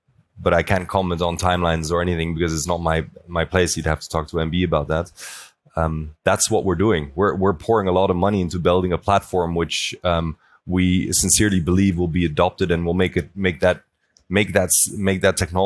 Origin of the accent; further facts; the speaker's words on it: Netherlands; now in Munich, Germany; I'm from the Netherlands. I live in Munich.